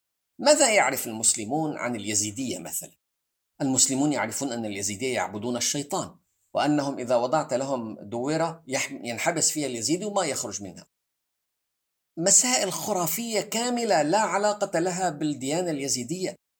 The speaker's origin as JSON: {"language": "Arabic", "country": "Syria", "said": "الشرقية في بلادي في سوريا"}